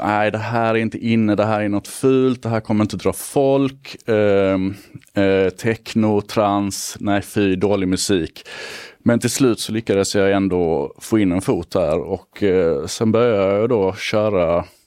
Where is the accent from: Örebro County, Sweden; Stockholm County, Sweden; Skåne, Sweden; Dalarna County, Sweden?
Skåne, Sweden; Malmö; I Malmö, på Mellanheden.